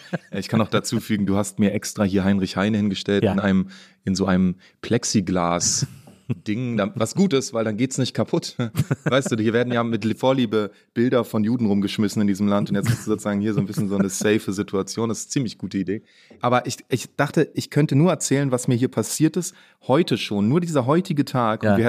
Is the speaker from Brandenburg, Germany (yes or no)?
no; Berlin, Germany; ist mir so als Berliner echt suspicious.